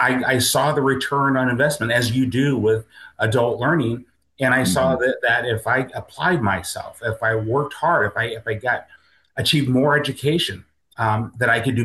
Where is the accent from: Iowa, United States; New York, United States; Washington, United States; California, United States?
Washington, United States; Seattle; And so I was raised essentially in Seattle, Washington. We lived in South Seattle, Ballard, and North Seattle.